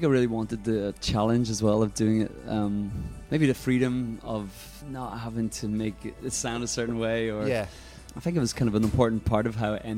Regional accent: Northern Ireland, United Kingdom; growing up in the Troubles in Northern Ireland

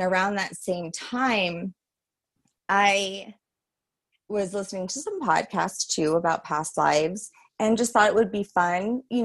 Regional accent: New Orleans, Louisiana, United States; because I am from New Orleans, Louisiana.

